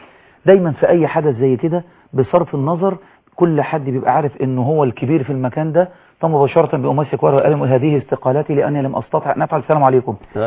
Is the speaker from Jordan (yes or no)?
no; Egypt; انا من مصر